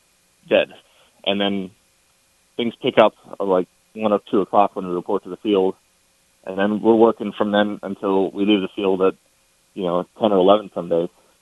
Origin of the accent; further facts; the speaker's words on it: Virginia, United States; I went down. I'm from Virginia, so I went to some schools around local Virginia, like UVA.